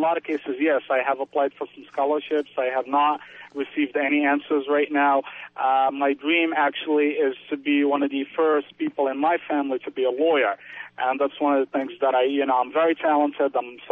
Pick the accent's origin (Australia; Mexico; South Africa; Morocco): Morocco; now in United States; I came to the United States in 1998. I'm an immigrant from Morocco, northwestern Africa.